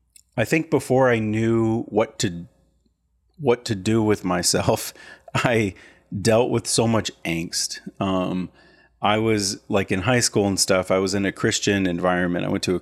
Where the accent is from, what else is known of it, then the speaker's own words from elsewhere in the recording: Wheaton, Illinois, United States; I went to just like a non-denominational church with my family growing up in Wheaton, Illinois.